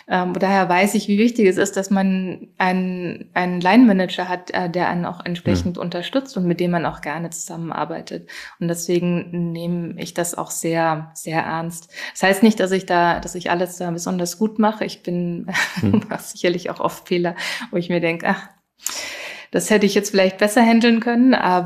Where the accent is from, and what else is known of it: Germany